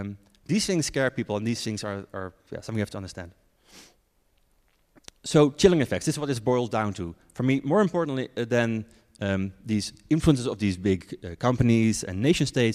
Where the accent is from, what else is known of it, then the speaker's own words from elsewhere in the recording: Netherlands; I'm from the Netherlands.